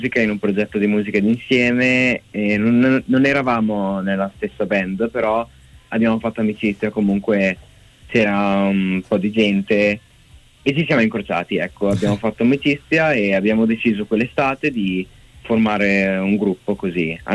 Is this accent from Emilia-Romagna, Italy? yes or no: yes; Forlì, Emilia-Romagna, Italy; Noi siamo di Forlì e abbiamo trovato lo studio a Padova, quindi abbiamo fatto anche un po' di strada